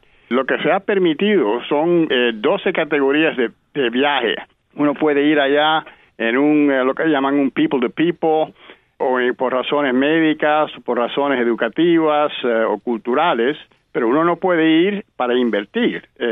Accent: Cuba; born there; Sí, yo nací en Cuba. Mi mamá es cubana y mi papá americano, pero también nacido en Cuba. Así que yo era tercera generación.

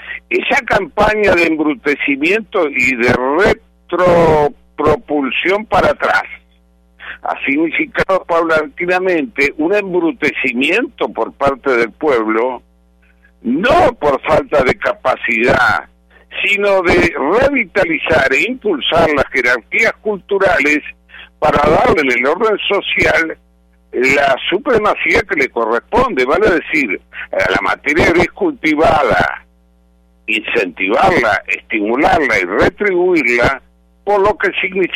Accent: Argentina; y tengo que decirlo como argentino

